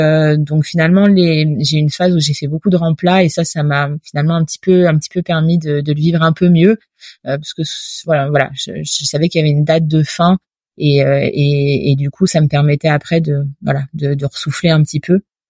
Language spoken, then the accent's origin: French; Normandy, France; j'étais dans une bonne région parce que je suis normande d'origine, donc ça m'a ramené là-bas